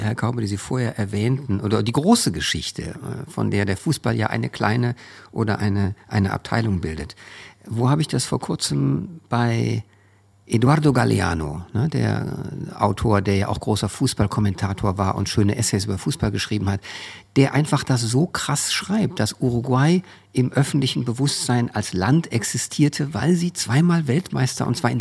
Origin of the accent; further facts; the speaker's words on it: Cologne, North Rhine-Westphalia, Germany; als Kölner.